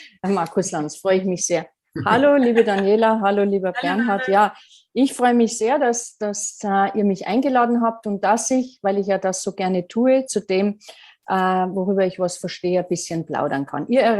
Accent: Bavaria, Germany; ich komme ja aus Bayern

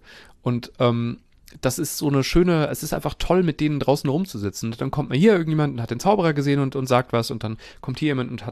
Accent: Langen, Hesse, Germany; Ich muss mal kurz meine alte Heimatstadt Langen rügen.

